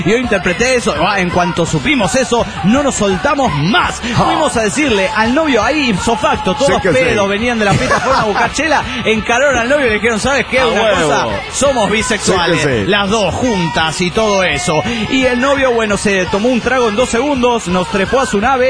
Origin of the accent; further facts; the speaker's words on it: Panama; de Panamá.